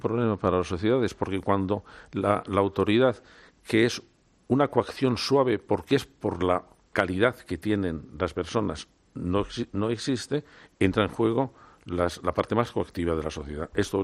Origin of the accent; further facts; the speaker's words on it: Toledo, Castilla-La Mancha, Spain; Yo soy toledano.